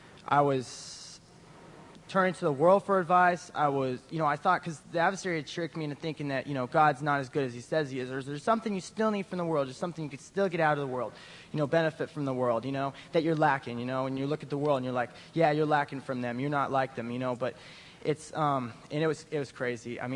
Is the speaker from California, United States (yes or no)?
yes; Sacramento, California, United States; I'm 21. I'm from Sacramento, California, and this is my third year at teen camp.